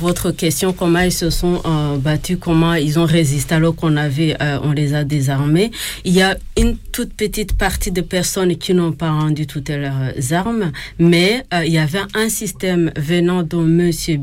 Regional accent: Bisesero, Western Province, Rwanda; je peux mettre le génocide dans chez nous à Bicesero en trois parties

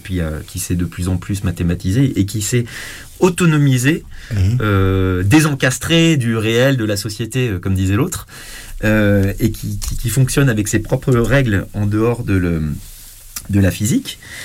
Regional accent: France; quand même, parce que on est français.

